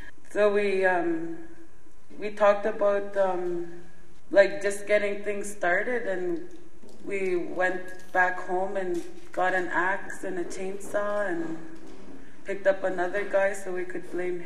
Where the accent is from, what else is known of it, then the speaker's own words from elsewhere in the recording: Grassy Narrows, Ontario, Canada; I'm from Grassy Narrows, and we're on a speaking tour right now